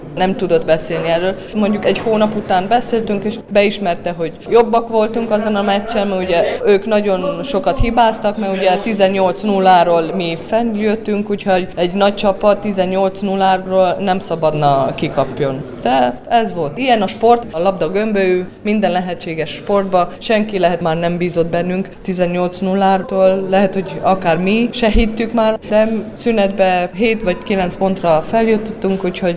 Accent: Arad, Arad County, Romania; Sosem felejtjük el, ahonnan származunk, úgyhogy Arad végül is az első otthonom. És ott vannak a barátaim, szüleim, Arad az a szívemben van.

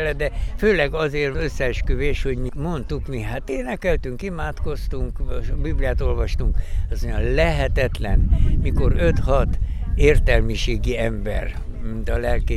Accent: Arad, Arad County, Romania; Én aradi vagyok, és amikor ide kaptam kinevezést, 61 évvel ezelőtt

